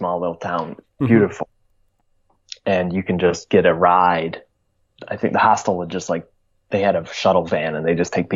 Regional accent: United States; accent: American; Surprised after my American accent came out of my mouth.

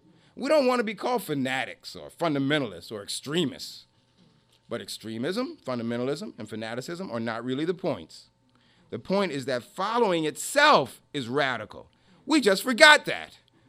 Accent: New York, United States; now I'm saying, did you hear that I'm from New York?

